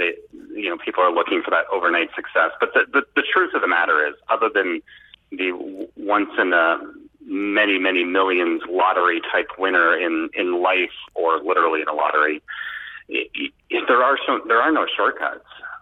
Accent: Ottawa, Ontario, Canada; since I'm talking to you and you're located in my hometown of Ottawa, it actually hit me right now going, you know, when it all started, when it came to running, is I went to an elementary school in Bell's Corners.

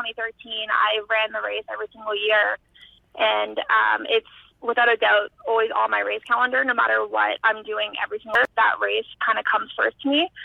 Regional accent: Sudbury, Ontario, Canada; one back in my hometown of Sudbury, and then I ran Ottawa Race Weekend.

